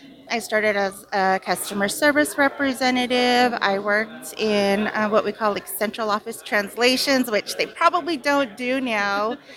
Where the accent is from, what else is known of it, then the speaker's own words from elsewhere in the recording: Gila River Indian Community, Arizona, United States; I'm from the Gila River Indian community, and I live in Kamat, which is District 6, with my husband and three daughters.